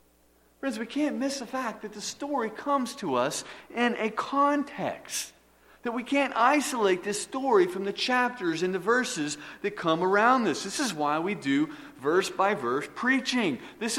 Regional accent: Atlanta, Georgia, United States; also born or lived in Texas; I like to tell people that I'm from Atlanta. I spent 26 years in Atlanta and most of my life there, even though I was actually born in Texas. And I spent the early years of my life there in Texas.

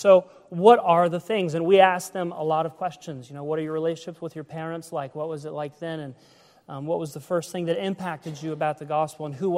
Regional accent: Ohio, United States; why would I as an American from rural Ohio, grew up surrounded by cornfields, be talking about Islam and be here?

